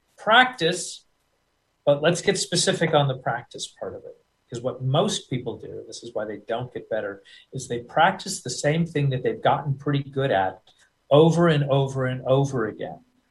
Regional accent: United States; accent: American; I will always sound like some guy. I'll always sound like an American guy.

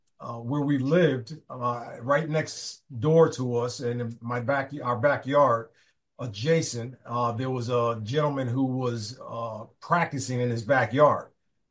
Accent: Norwalk, Connecticut, United States; also born or lived in Stamford; So I was born in Stamford, my parents and we all moved to Norwalk when I was around six or seven. So my upbringing was really in South Norwalk until after high school

